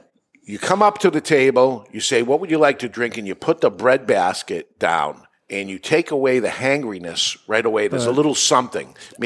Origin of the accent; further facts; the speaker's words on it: East Boston, Massachusetts, United States; I grew up in East Boston, Everett area.